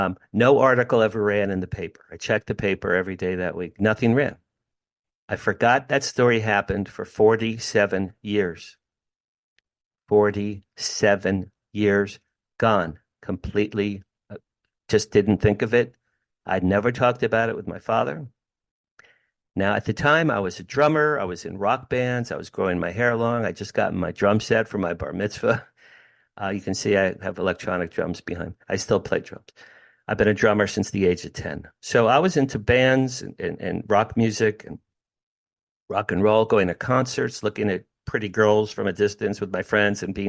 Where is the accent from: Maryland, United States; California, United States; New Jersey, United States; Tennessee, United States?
New Jersey, United States; Asbury Park; I'm almost 14, near Asbury Park, New Jersey, my hometown, suburban New Jersey.